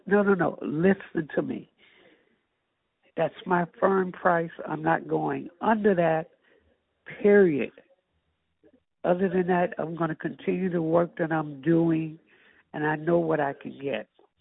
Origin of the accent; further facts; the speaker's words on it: New York, United States; I'm from New York. I've sold brownstones.